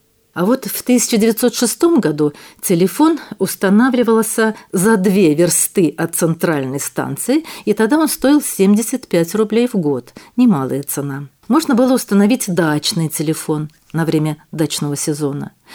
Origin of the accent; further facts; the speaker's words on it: Saratov, Saratov Oblast, Russia; Вот, скажем, я, коренная саратовская, никогда не задавалась вопросом, с какого же времени в Саратове существует специализированная английская школа.